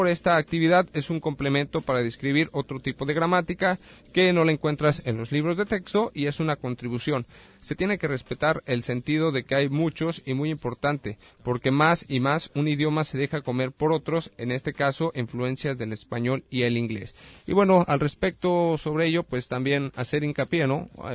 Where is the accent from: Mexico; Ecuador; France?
Mexico; enriquecer pues lo que ya tenemos como mexicanos